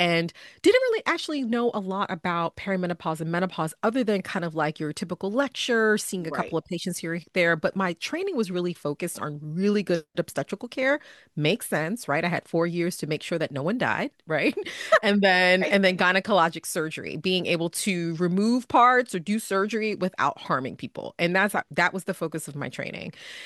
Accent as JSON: {"language": "English", "town": "Bronx", "region": "New York", "country": "United States", "said": "And so I am a girl from New York. I'm a little girl from the Bronx"}